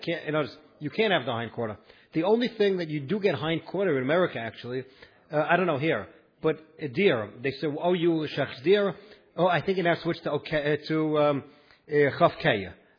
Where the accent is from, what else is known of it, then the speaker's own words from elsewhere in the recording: New York, United States; I grew up in New York. It was west of the Hudson and quite west.